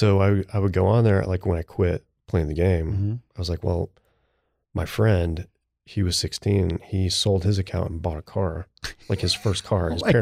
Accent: Tulsa, Oklahoma, United States; also born or lived in Arkansas / Florida; No, we had, because I grew up outside of Tulsa, Oklahoma.

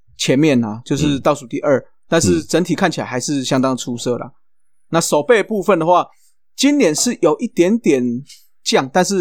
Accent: Tainan, Taiwan; 那是因为我们台南这边才有甜甜的饮料啦

